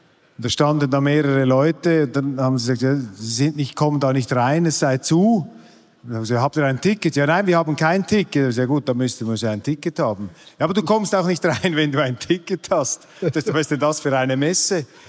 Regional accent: Switzerland; sind wir Schweizer hilfsbereit, oder?

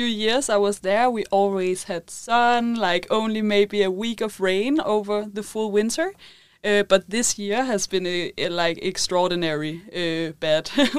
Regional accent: Copenhagen, Capital Region, Denmark; moved away as an adult; now in Girona, Spain; at the moment I'm living in Girona in Spain. I'm from Copenhagen. I have been living in Copenhagen all my life.

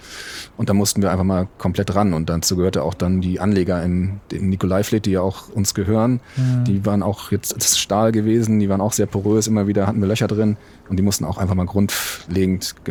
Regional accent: Hamburg, Germany; ich als Hamburger

